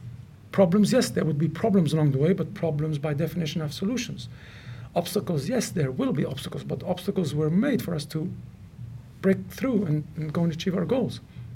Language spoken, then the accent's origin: English; Lebanon; yes, I feel I'm from Lebanon and I live in Lebanon and my heart is there and my roots are there.